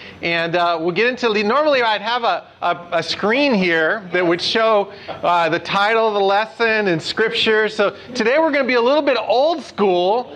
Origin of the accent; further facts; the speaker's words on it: California, United States; I'm from California. I shouldn't be talking like that.